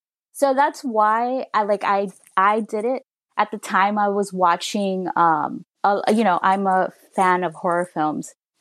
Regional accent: Los Angeles, California, United States; because I'm from Los Angeles. And predominantly, it is like the Latino community that stands out the most is Mexican, right? But I didn't grow up in that part of the neighborhood. I grew up more towards Inglewood.

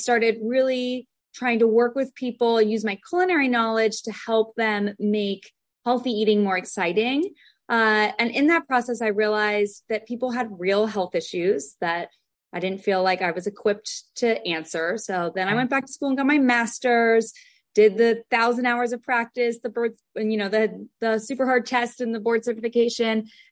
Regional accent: California, United States; So I grew up in California. My grandmother was a nutritionist.

